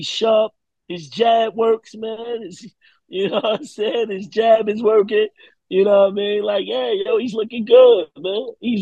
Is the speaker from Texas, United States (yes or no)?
no; Baltimore, Maryland, United States; Yeah, yo, I'm not supposed to be here from Baltimore. Like, don't forget that. I'm not from New York.